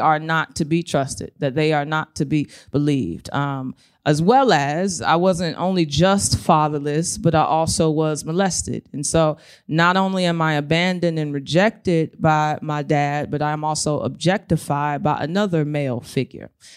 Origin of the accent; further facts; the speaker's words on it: St. Louis, Missouri, United States; born there; I was born in St. Louis, Missouri, to a single mother.